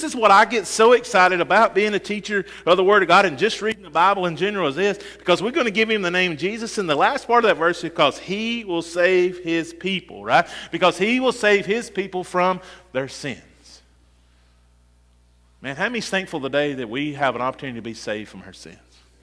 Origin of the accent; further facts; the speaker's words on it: the South, United States; I don't know about you, but I'm from the South.